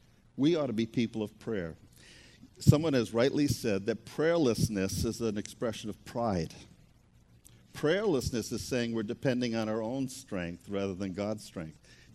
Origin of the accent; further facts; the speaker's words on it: New England, United States; Even though I'm from New England, I didn't think I could imitate the accent there.